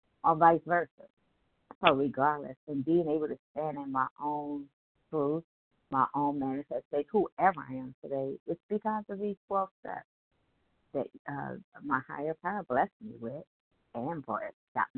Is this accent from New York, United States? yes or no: no; Ohio, United States; I am from Ohio.